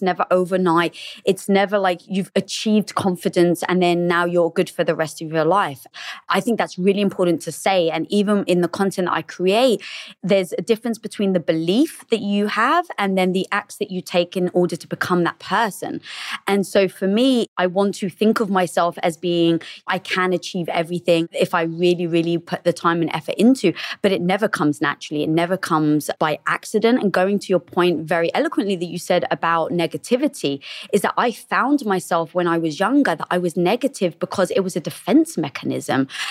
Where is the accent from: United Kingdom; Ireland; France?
United Kingdom; England; now in Los Angeles, United States; No, I'm actually from England.